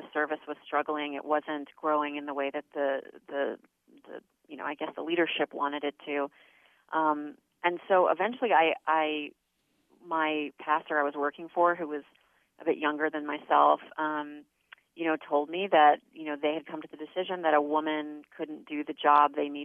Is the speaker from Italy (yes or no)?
no; New York, United States; as a kid growing up in New York, as a young woman in, on the East Coast